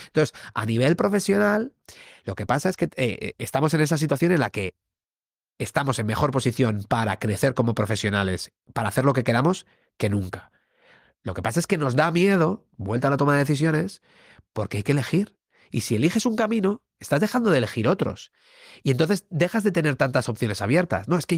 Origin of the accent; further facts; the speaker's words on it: Logroño, La Rioja, Spain; born there; yo nací en Logroño